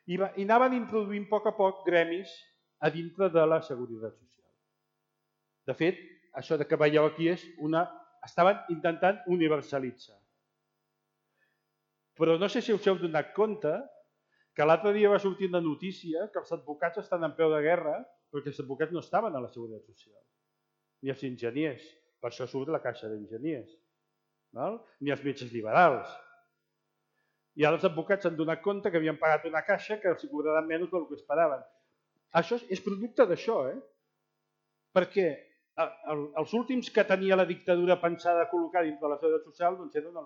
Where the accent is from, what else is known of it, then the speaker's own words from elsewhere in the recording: Valencia, Valencian Community, Spain; Bé, bueno, soc de Can Fanga.